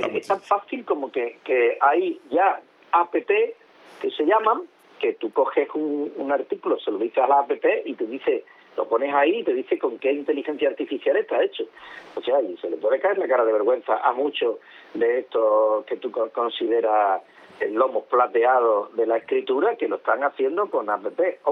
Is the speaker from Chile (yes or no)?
no; Spain; yo llevo banderas de España porque tuve la suerte de nacer en España y sigo siendo español, le pese a quien le pese, ¿no? Además, ya con más años que árboles hay en un bosque